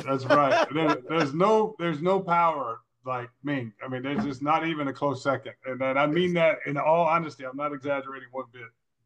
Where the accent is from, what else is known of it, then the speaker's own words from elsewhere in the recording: Georgia, United States; even though I didn't grow up that far from Orlando, I grew up in Georgia, I'd never been to Orlando that much.